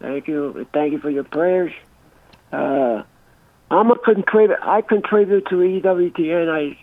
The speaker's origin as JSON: {"language": "English", "town": "Newark", "region": "New Jersey", "country": "United States", "said": "I'm from Essex County in Newark, New Jersey."}